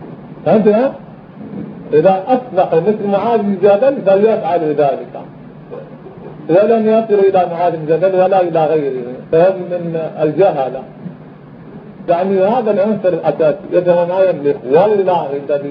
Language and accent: Arabic; Algeria; من عندنا في الجزائر